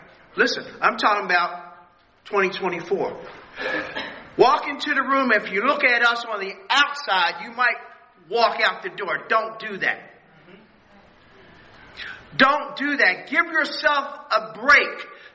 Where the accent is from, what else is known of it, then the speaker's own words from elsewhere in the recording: Tokyo, Japan; now in United States; June 27, 1956, I was born and raised in Tokyo, Japan.